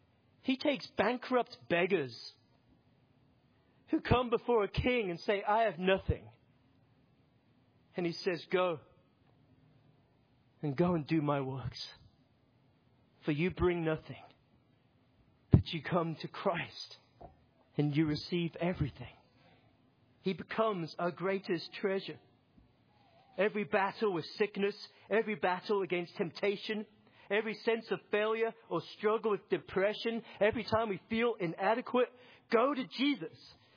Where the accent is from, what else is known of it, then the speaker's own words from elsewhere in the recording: Aberdeen, Scotland, United Kingdom; I walk through my hometown in Aberdeen